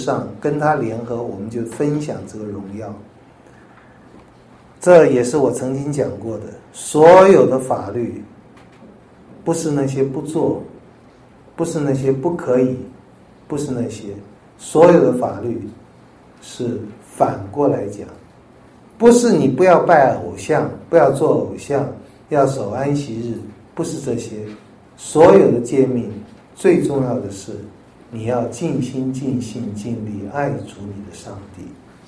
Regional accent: China; 我实在一想到这个打字就很奇怪，我们中国人怎么那么暴力啊？

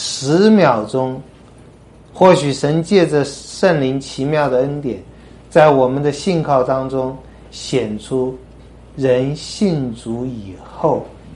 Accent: China; 那个我们中国人说仓颉造字的时候，天雨粟，鬼夜哭。

